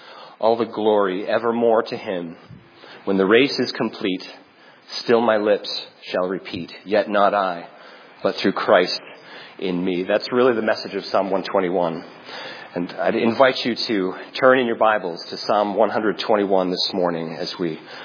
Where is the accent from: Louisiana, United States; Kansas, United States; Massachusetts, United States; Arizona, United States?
Massachusetts, United States; Burlington; now in Louisville, United States; We grew up in Massachusetts, in Burlington, Massachusetts, and as he said, now we're in Louisville, Kentucky